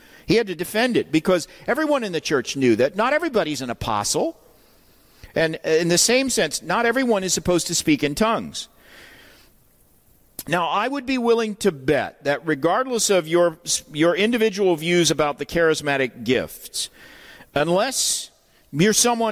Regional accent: Tulsa, Oklahoma, United States; And I grew up in Tulsa, Oklahoma, which is the home of Oral Roberts University and the headquarters of the charismatic movement.

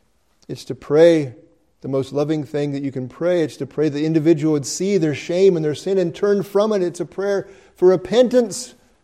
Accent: Iowa, United States; I'm from Iowa. It makes me feel at home.

